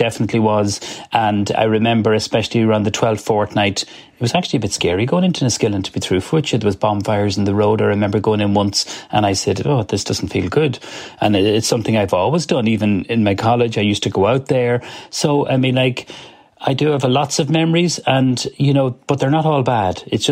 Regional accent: Ireland; to me, I am an Irish man, and I've cooked over in America.

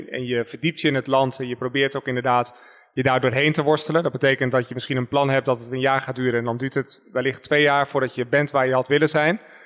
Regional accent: Netherlands; moved away as an adult; now in Colombia; als Nederlander, als je hier komt en dan iedereen heeft hier een cv van 10 A4'tjes.

